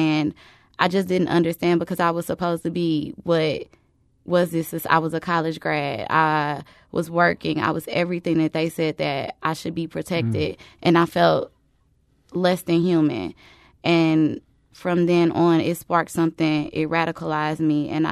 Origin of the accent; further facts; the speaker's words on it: Jennings, Missouri, United States; I grew up in Jennings, which is next door to Ferguson.